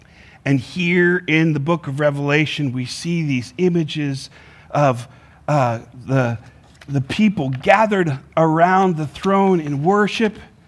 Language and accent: English; Woodbury, Connecticut, United States; when I was a kid growing up in Woodbury, Connecticut, I worked on a sheep farm with some friends.